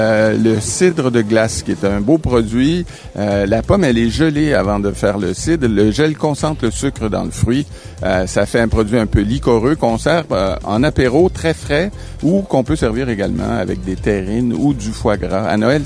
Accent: Montreal, Quebec, Canada; Moi, je suis de Montréal. Un petit gars de Montréal, comme on dit chez nous.

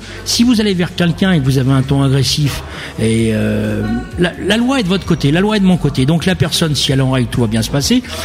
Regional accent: Nouvelle-Aquitaine, France; Moi, je suis du nord du département. Moi, je suis de Charente-Limousine.

